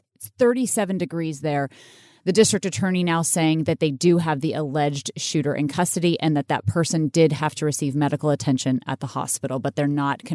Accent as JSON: {"language": "English", "region": "Colorado", "country": "United States", "tie": "born or raised there", "said": "You may not know this, but Colorado is my home state."}